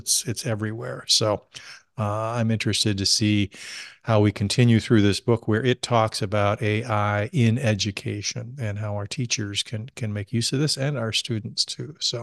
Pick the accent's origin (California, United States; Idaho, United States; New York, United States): California, United States; accent: California; maybe it's not as good with my California accent